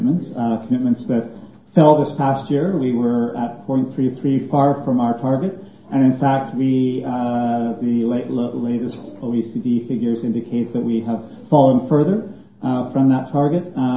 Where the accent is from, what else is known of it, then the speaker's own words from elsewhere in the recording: Canada; As a Canadian, I'm embarrassed to think that in fact the world is saying Toronto, there's no chance for change.